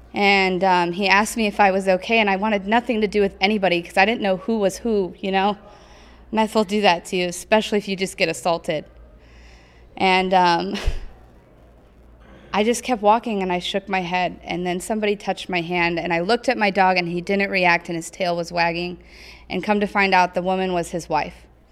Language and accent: English; Sunnyslope, Arizona, United States; I grew up in Sunny Slope.